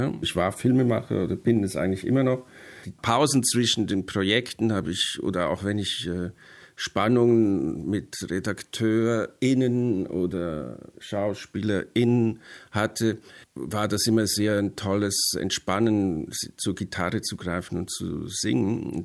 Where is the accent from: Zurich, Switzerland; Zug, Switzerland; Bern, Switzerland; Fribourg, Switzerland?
Zurich, Switzerland; das drängte sich auf als Schweizer. Wenn du in der Schweiz, in Zürich aufgewachsen bist und den Paradeplatz schon kennst